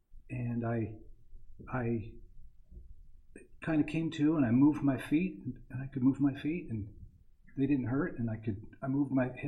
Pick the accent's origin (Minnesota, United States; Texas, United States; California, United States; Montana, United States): Montana, United States; Columbia Falls; I grew up in Columbia Falls, Montana, upper Flathead Valley, and my dad built a house in the early 60s